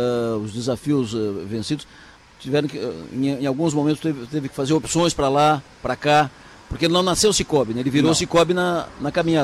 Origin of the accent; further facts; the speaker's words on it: Araranguá, Santa Catarina, Brazil; born there; Eu nasci em Araranguá, por isso sou araranguaense.